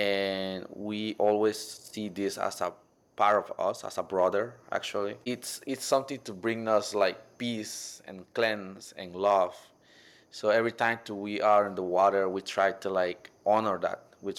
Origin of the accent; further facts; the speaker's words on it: Limón, Costa Rica; I'm from Costa Rica, and I'm pertaining to the indigenous group. Our group name is Bribri, and we are located in the Caribbean side of Costa Rica.